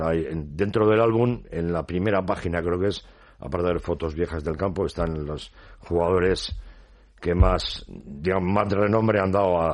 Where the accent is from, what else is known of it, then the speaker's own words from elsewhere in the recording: Bilbao, Basque Country, Spain; Yo cuando jugaba en Marza subía en el Funi Archanda, pues soy de Uribarri.